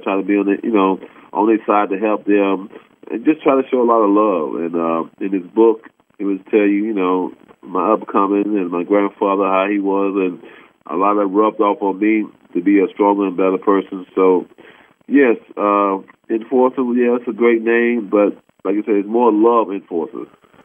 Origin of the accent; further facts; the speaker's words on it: Ohio, United States; I'm from Ohio, so.